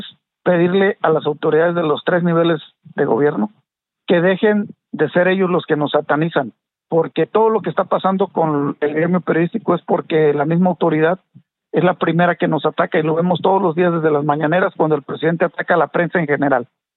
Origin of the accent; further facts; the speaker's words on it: Mexico; y tenemos que, como mexicanos, acortar esas distancias